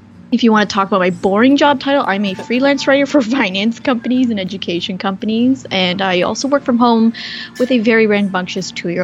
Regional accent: Canada; moved away as an adult; now in United States; I'm actually originally from Canada and my husband's from the US, and we made the decision to move to the US.

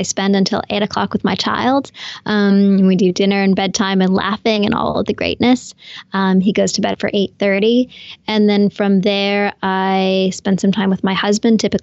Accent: Canada; I'm Canadian.

